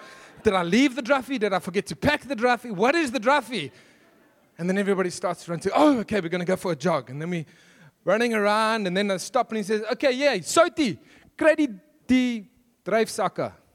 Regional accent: KwaZulu-Natal, South Africa; I am from KwaZulu-Natal, where Afrikaans is a dialect that we hear they speak somewhere in South Africa. No idea what that language is.

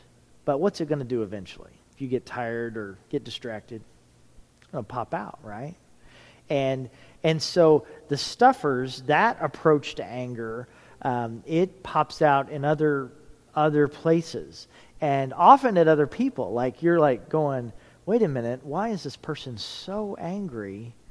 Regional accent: Indianapolis, Indiana, United States; Now, I grew up in Indianapolis, Indiana.

